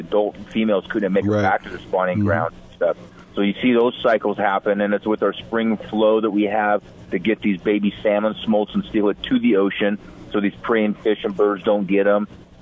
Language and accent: English; Washington, United States; And I do my hometown river, the Washougal.